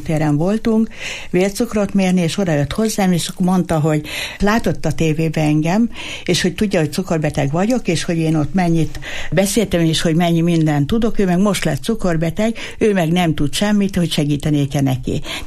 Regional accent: Eger, Heves, Hungary; Egriek vagyunk

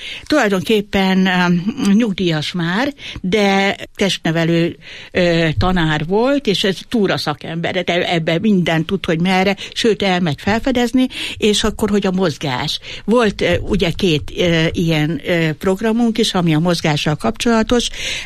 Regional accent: Eger, Heves, Hungary; olyan büszke voltam rá, hogy én is egri vagyok, meg ő is

